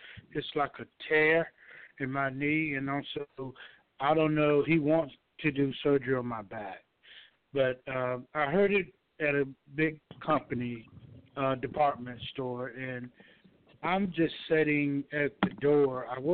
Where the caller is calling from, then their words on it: Georgia, United States; I'm from Georgia.